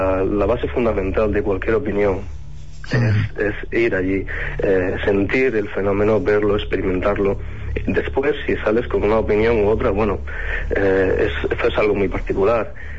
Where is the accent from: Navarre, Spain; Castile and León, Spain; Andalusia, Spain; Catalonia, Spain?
Andalusia, Spain; Jaén; toda la gente que sabe que soy de Jaén me pregunta por las caras